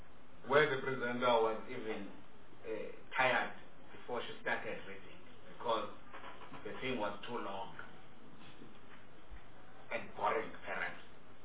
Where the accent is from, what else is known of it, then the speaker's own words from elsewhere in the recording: Eastern Cape, South Africa; I'm from the Eastern Cape.